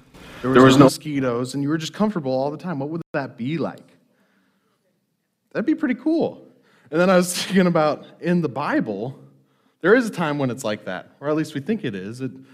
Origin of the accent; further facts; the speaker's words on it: Montana, United States; I grew up in Montana, and there's like negative humidity there.